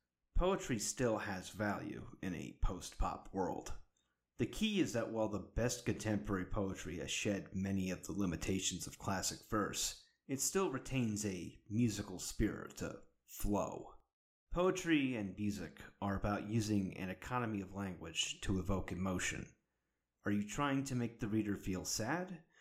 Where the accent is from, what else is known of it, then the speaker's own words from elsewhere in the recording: New York, United States; Maybe it's just my nature as a New Yorker, but I don't think I'll ever understand California.